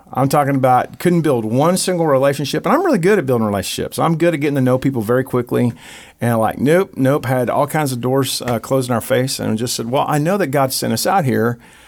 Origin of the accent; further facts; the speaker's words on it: Joshua, Texas, United States; And by the way, I'm from Joshua, Texas. So it's not like I'm offended at small towns.